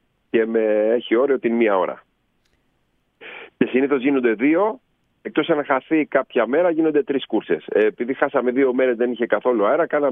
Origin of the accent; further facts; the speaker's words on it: Syros, South Aegean, Greece; Γιατί λόγω που είμαι από τη Σύρο.